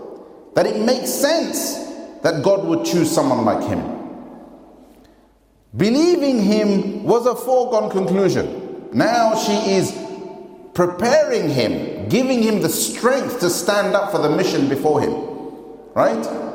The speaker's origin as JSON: {"language": "English", "town": "East London", "region": "London", "country": "United Kingdom", "said": "I'm from East London, so let me be myself for a second, right?"}